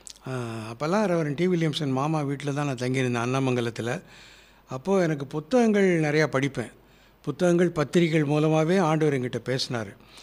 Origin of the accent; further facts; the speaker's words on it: Udumalaipettai, Tamil Nadu, India; born there; உடுமலைப்பேட்டைக்கு வந்து ஊழியம் செஞ்சாங்க. அங்கே தான் நான் பிறந்தேன்.